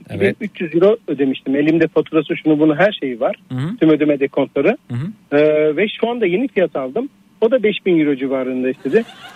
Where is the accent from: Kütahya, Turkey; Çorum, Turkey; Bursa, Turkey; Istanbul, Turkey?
Çorum, Turkey; Peki ben kendi şehrimde Çorumluyum ben.